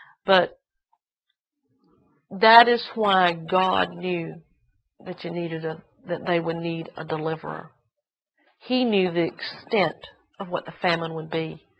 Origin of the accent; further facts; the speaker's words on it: United States; in my mind, because I'm an American, I'm thinking big government